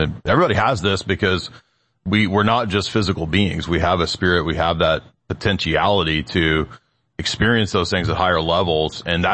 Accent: Scotland, United Kingdom; They talk about Scottish people, myself, I'm Scottish, who have this sort of crazy self-will.

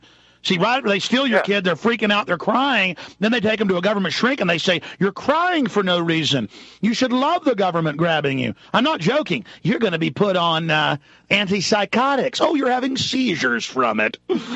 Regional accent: Dallas, Texas, United States; I grew up in Dallas, man.

